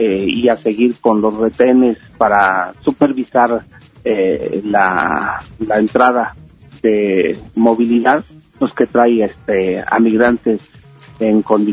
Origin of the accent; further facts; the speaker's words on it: Mexico; como mexicanos, pues somos la cultura que ha estado aquí en el continente americano